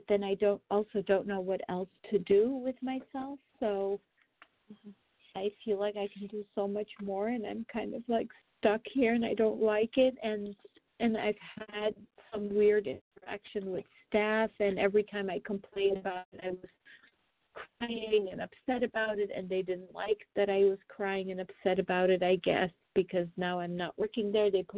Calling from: New York, United States; I'm calling from New York.

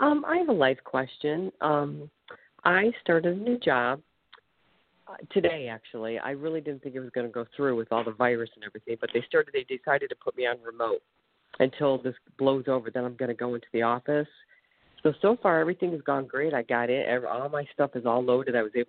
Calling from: Ohio, United States; from Ohio.

